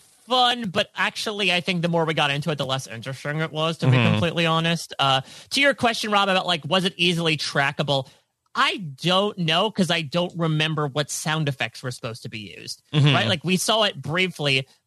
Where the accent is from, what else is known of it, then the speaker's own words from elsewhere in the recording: Connecticut, United States; I don't know. I don't go to. I'm from Connecticut.